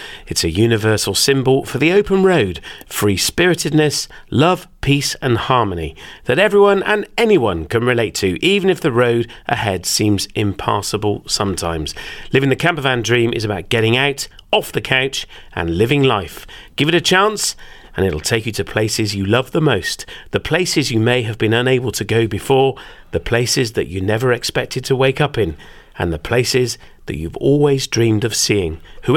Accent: South West England, United Kingdom; I come from the West Country.

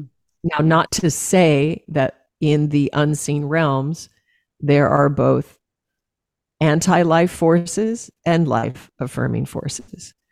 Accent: Alaska, United States; You know, he's a hunter. I was raised in Alaska on game meat.

